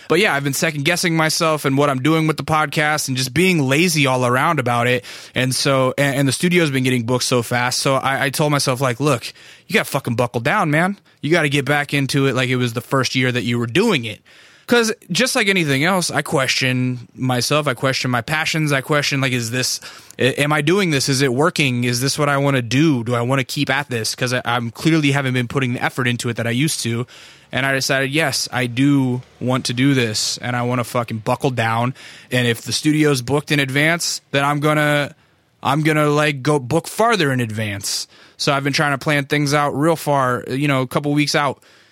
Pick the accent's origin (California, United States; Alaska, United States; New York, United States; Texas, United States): Alaska, United States; North Pole; And when I said I'm from North Pole, like she kind of looked and was like, oh, okay, yeah, he is from Alaska.